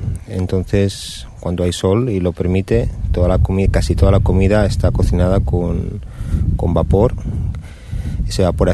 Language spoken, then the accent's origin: Spanish; Barcelona, Catalonia, Spain; also born or lived in Valencia; now in Auroville, India; soy nací en Valencia, pero crecí en Barcelona y vine con mi mujer Matilde en 1997.